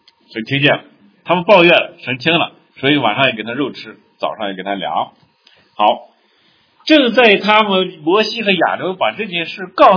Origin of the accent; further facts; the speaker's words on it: Shaanxi, China; accent: Shaanxi; 因为我们陕西话说非常解馋